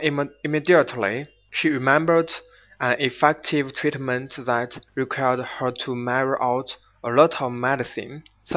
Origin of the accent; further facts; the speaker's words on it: Henan, China; English is a second language; Hello everyone, I come from Henan province. Henan is the center of Old China, and there are many famous scenic spots.